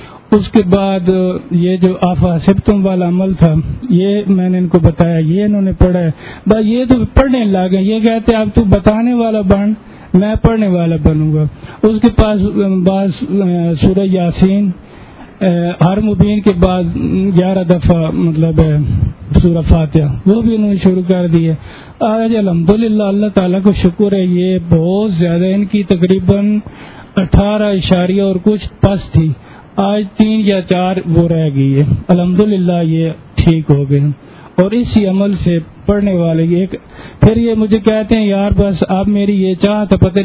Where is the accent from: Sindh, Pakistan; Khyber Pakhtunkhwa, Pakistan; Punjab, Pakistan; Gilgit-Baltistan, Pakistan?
Punjab, Pakistan; Chakwal; میں چکوال سے آیا ہوں.